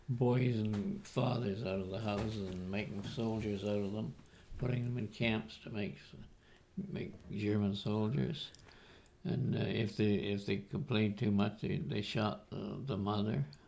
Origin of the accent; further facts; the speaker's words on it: Parkhill, Ontario, Canada; I grew up in Park Hill, Ontario, on a farm just outside of Park Hill. And I went to a country school.